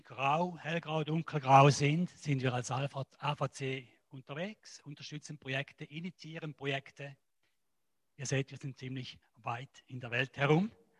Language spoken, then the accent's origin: German; Schaffhausen, Switzerland; Ich bin, wie gesagt, in Schaffhausen der Pfimi aufgewachsen